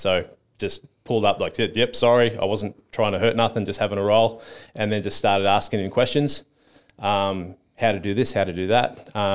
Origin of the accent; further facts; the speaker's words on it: Marysville, Victoria, Australia; Marysville on a farm. Family's all horse riders. Got a chippy apprenticeship after high school in my hometown.